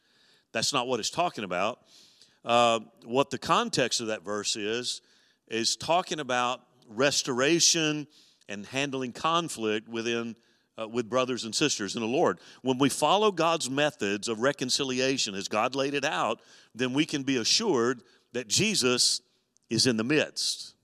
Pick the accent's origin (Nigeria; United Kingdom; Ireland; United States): United States; Deep South; You know, I'm being from the Deep South, I always, you know, and I've said it a number of times here